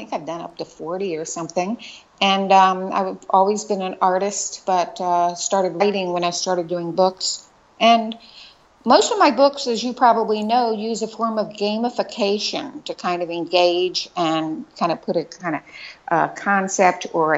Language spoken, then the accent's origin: English; Maryland, United States; I know that you live in Maryland, and I grew up in Southern Maryland.